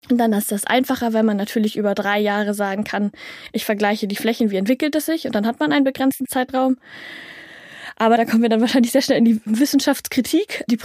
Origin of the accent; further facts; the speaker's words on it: Berlin, Germany; ich komme ja aus Berlin